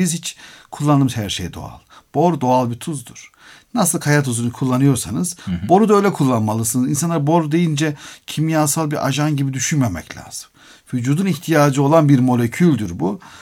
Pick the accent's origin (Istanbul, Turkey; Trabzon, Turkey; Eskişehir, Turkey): Trabzon, Turkey; Bizim orada yaşlılarımız, ben de Trabzonluyum.